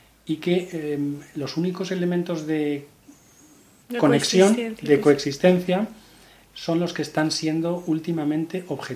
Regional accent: Madrid, Community of Madrid, Spain; yo soy de Madrid y me considero muy madrileño

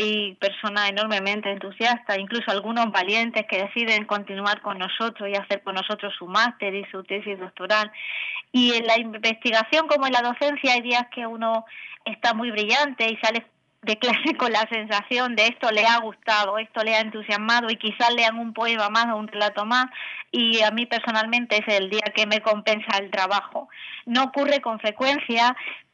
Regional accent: Granada, Andalusia, Spain; a mí me entristece, como granadina

